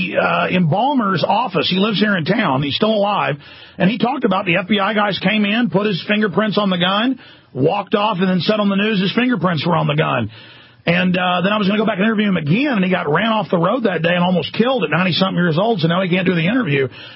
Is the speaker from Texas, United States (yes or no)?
yes; Dallas, Texas, United States; Growing up in Dallas, watching you on TV, we liked you, and we were rooting for you to kick Hulk Hogan's butt.